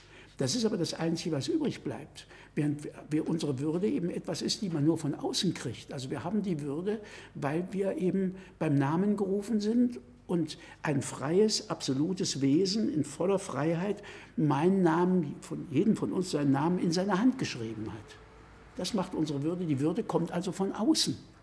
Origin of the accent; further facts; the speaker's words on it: Central Germany, Germany; wir kommen aus Mitteldeutschland eigentlich